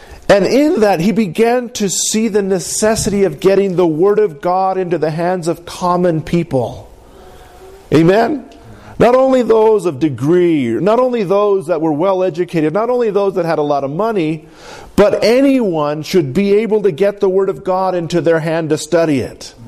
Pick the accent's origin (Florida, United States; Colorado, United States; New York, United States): Colorado, United States; I mean, we're from the San Luis Valley. We know green chili, red chili, right?